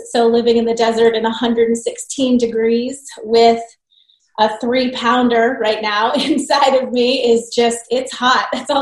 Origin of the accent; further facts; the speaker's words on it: Boston, Massachusetts, United States; now in Arizona, United States; But I'm originally from Boston, born and raised, not really catch the accent. I've only been in Arizona 3 years.